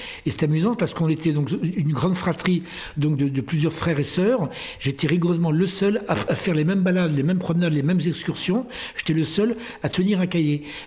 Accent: Pyrenees, France; mon enfance dans les Pyrénées

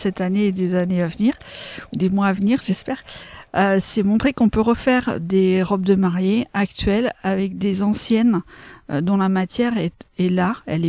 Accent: Craon, Pays de la Loire, France; je suis originaire de Cran, j'habite à Bouchamps-l'Écran, donc pas très loin.

